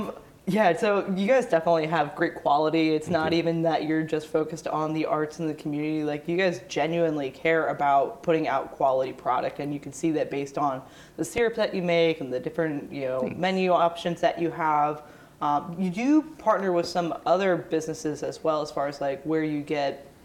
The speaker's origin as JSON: {"language": "English", "town": "Fayetteville", "region": "Pennsylvania", "country": "United States", "tie": "born or raised there", "said": "I know, like I said, I grew up in the Gettysburg area, just outside of Gettysburg in Fayetteville"}